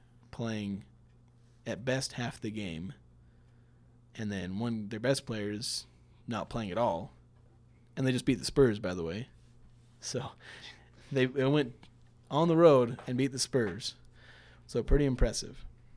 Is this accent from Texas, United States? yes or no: no; Utah, United States; So the next team, my hometown boys, the Utah Jazz.